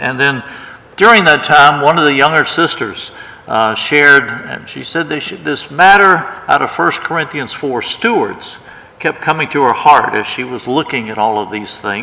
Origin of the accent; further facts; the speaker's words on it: Richmond, Virginia, United States; I'm from Richmond, Virginia. I'm one of the young people from there.